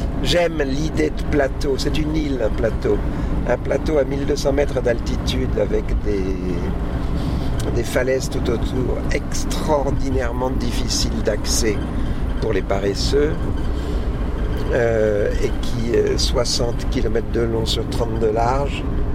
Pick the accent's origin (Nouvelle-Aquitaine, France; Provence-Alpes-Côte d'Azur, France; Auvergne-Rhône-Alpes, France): Auvergne-Rhône-Alpes, France; Vassieux-en-Vercors; Le Vercors Sud, là, celui d'où on vient, de Vassieux, c'est vraiment un plateau. C'est comme les Causses, c'est comme ça, un plateau un peu aride.